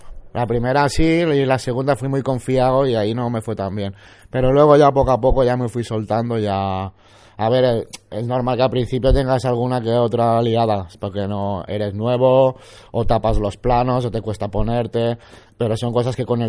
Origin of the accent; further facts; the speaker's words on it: Vic, Catalonia, Spain; Yo soy de Vic.